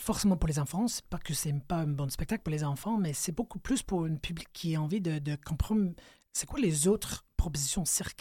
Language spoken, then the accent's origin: French; United States; now in Canada; Moi, je viens des États-Unis, je suis désolée.